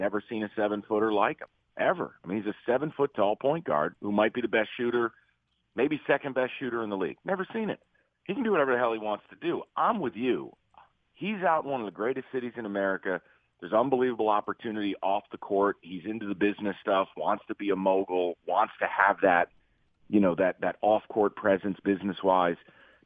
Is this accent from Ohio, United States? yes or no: no; New York, United States; Everyone thinks because I'm from New York State that I like the Knicks.